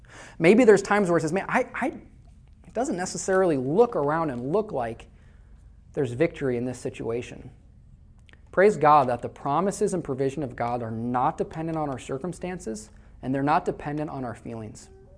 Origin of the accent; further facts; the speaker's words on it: Iowa, United States; because all my stories about farmers, because I'm from Iowa